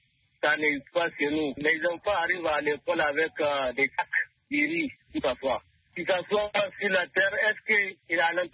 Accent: Tanda, Dosso, Niger; je suis Nigérien, je vis à Tanda, je suis Tandalais, dans le département de Gaïa, région de Dosso, Niger.

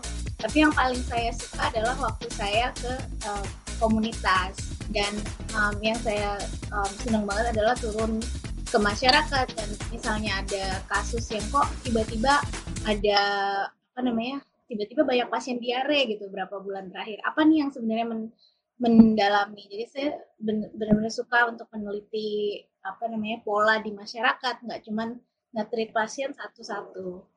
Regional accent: Bogor, West Java, Indonesia; Oke, saya kecilnya dulu di Bogor, jadi sekitar 12 kilo dari Bogor. Jadi desa sih

